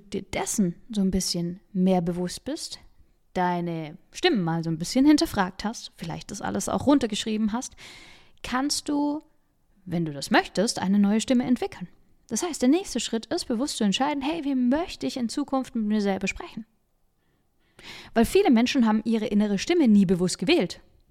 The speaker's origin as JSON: {"language": "German", "region": "Baden-Württemberg", "country": "Germany", "accent": "Swabian", "said": "weil für mich ja auch mein Dialekt, das Schwäbische, auch einfach irgendwie dazugehört hat."}